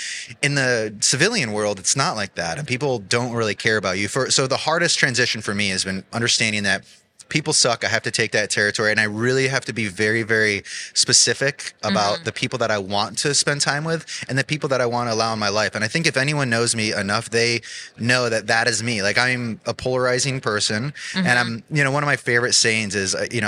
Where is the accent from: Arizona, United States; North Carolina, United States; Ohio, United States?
Arizona, United States; Tucson; I grew up in Tucson, Arizona. So completely different where I'm at now.